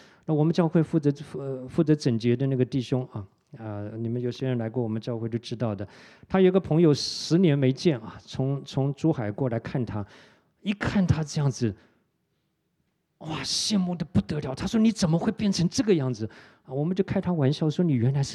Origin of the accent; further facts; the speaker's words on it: Taiwan; moved away as an adult; 因为我在台湾长大二十多年出来